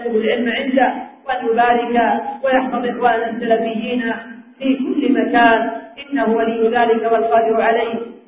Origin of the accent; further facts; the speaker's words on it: Yemen; اللهم احفظ بلادنا اليمن